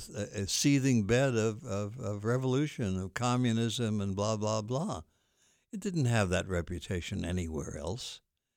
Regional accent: Carmi, Illinois, United States; I worked in my hometown in Illinois. Again, several blocks of time, 7 months, in Carmi, Illinois

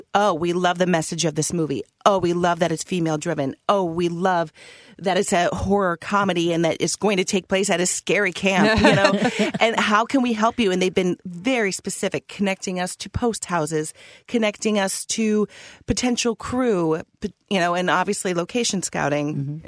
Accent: Ohio, United States; Obviously, we're from Ohio. We wanted to pay, you know, an homage to Ohio.

